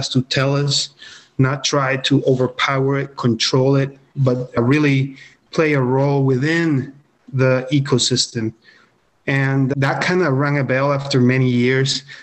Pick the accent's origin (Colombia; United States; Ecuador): Colombia; So, being from Colombia myself, I was born and raised in Colombia.